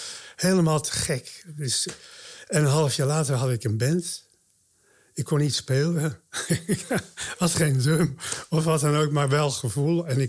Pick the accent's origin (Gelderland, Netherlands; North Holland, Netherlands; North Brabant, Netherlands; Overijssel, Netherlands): North Holland, Netherlands; Hoorn; also born or lived in Zaandam; Ik ben geboren in Zaandam. Maar toen ik 3 jaar was, zijn mijn ouders naar Hoorn gegaan.